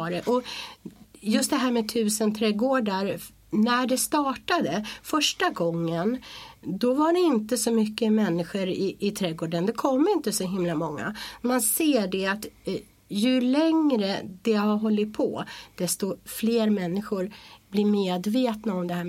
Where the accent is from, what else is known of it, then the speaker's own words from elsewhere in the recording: Stockholm, Stockholm County, Sweden; jag har en bindning till Värmland, det har jag. Men annars så är jag Stockholms tjej, absolut.